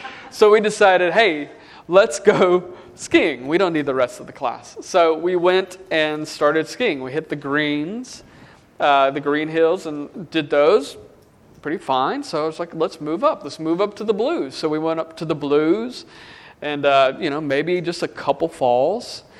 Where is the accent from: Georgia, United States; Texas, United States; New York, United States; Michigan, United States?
Texas, United States; Arlington; so I grew up in Arlington, Texas